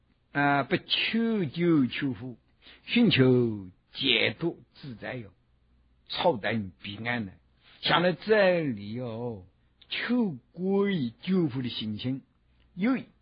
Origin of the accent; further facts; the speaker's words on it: China; 所以我们中国人啊，一乱起来的时候，他什么样古代的文化，或者什么他不顾的